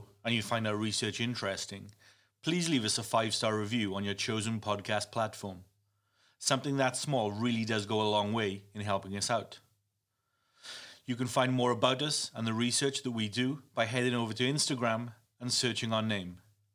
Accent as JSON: {"language": "English", "region": "Wales", "country": "United Kingdom", "said": "New Church is a very small rural village in Mid Wales, my home country."}